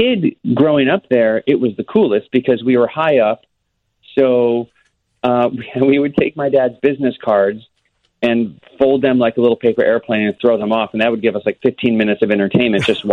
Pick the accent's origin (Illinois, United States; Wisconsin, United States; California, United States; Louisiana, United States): Illinois, United States; Northbrook; I grew up in Northbrook.